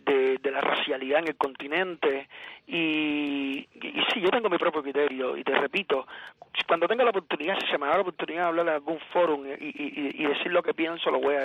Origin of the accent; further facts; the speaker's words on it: Cuba; Yo soy cubano, vivo en Cuba y pienso en una Cuba